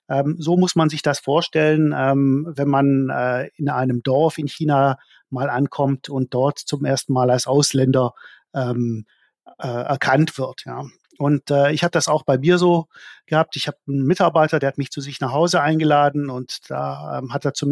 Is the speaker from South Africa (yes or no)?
yes; South Africa; moved away as an adult; now in Germany; Ja, ich bin in Südafrika aufgewachsen, in den 70er und 80er Jahren. Bin dann nach Deutschland gekommen zum Studieren